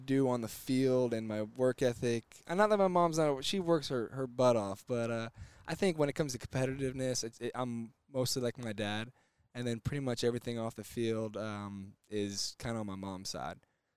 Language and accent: English; Houston, Texas, United States; You know, obviously I grew up in Houston.